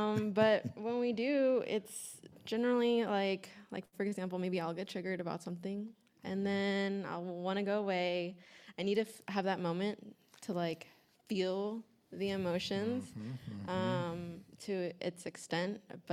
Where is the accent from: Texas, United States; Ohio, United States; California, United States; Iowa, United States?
Texas, United States; Dallas; So I'm from Dallas, Texas, so very Southern Baptist.